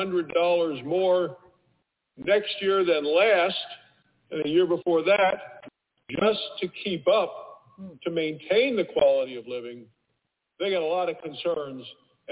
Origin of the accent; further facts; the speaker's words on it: Wyoming, United States; the priorities of the folks from my home state of Wyoming